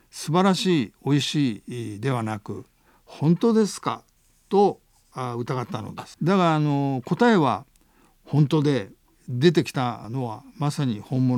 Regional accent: Kanto, Japan; now in Toyama, Japan; 関東から来た田舎者である私には言葉を失いました

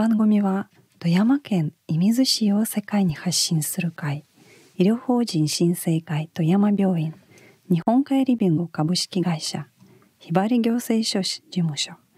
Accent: Primorsky Krai, Russia; ロシア沿海地方まで行かれてですね、それは私の地元なんですよ。

